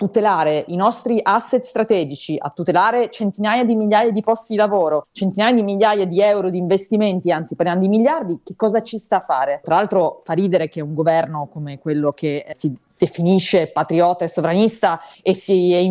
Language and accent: Italian; Turin, Piedmont, Italy; lo dico anche da torinese